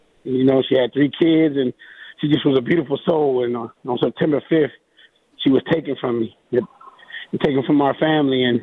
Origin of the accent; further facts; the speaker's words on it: Aliquippa, Pennsylvania, United States; can go from the streets of Aliquippa on the hill, 6th Avenue, to being on the national stage saying I'm from Aliquippa, Pennsylvania.